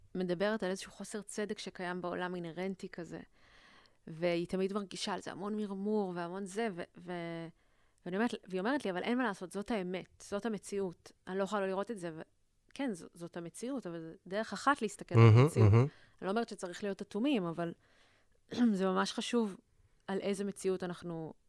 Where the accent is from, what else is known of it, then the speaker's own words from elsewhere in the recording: Tel Aviv, Tel Aviv District, Israel; גדלתי ברמת אביב. אבא שלי פרופסור, אז תמיד גדלנו ליד האוניברסיטה.